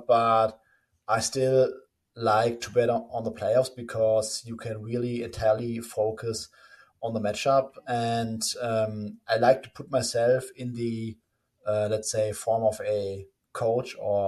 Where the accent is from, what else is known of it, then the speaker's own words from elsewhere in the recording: Germany; English is a second language; growing up in Germany, like everyone at some point becomes dedicated to soccer in some form.